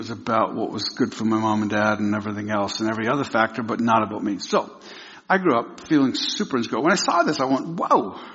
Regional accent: England, United Kingdom; And I was raised in England.

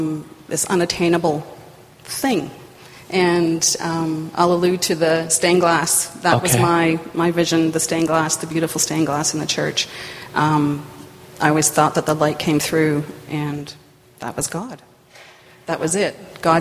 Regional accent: Toronto, Ontario, Canada; I grew up in Toronto.

